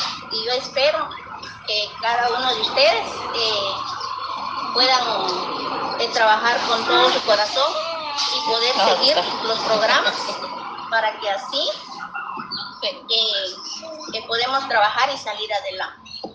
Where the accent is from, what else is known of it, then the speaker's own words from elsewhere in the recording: Aldea Nimina, Guatemala; Vengo de Aldea Nimina.